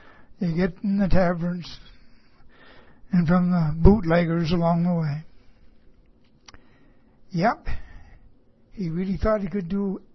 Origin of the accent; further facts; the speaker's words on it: Pictou, Nova Scotia, Canada; now in Ontario, Canada; my hometown, Pictou, Nova Scotia, Canada. Pictou, Nova Scotia, Canada. I don't live there anymore. I live in Ontario